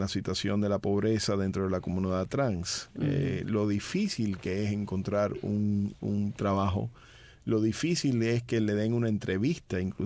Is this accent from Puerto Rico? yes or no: yes; San Juan, Puerto Rico; born there; Yo nací en Puerto Rico, para que tú sepas, en el Auxilio Mutuo en San Juan